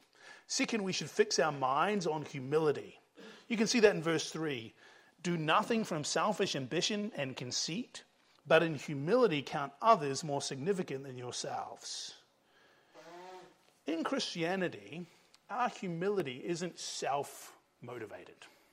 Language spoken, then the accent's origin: English; New Zealand; What's been amazing to me as a New Zealander